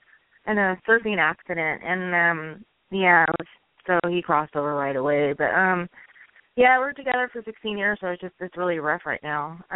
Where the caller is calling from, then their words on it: Hawaii, United States; I'm calling from Hawaii.